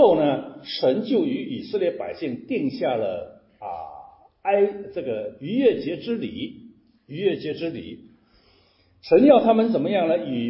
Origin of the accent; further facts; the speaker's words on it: China; 我们中国人有阴历和阳历之分啊